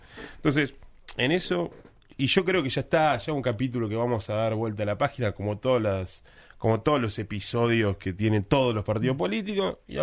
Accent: Tierra del Fuego, Argentina; Bueno, pues yo soy de acá.

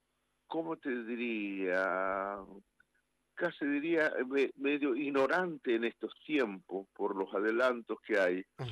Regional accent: Purmamarca, Jujuy, Argentina; terminé en Purmamarca, mi pueblo

